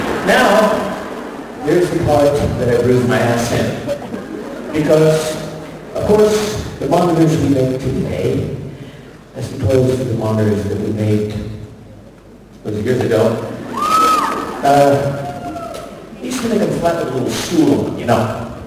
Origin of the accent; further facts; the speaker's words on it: United States; Sorry, darling, I'm from America.